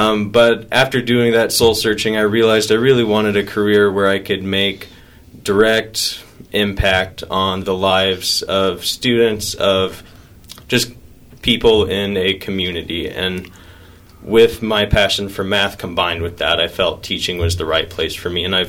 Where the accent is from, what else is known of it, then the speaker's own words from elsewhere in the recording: Lindsborg, Kansas, United States; Yeah, I'm from Lindsborg, Kansas.